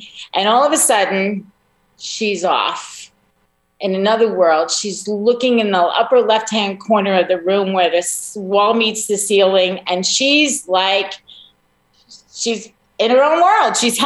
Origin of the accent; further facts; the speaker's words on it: Long Island, New York, United States; now in Pennsylvania, United States; And so I live in Pennsylvania. She lived on Long Island. I grew up on Long Island, and I was about 3 hours away.